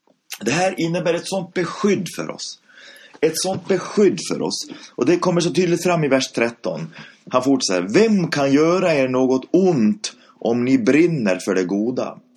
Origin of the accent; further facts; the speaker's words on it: Dala-Järna, Dalarna County, Sweden; då Socialdemokraterna hemma i Dala-Järna kände sig hotade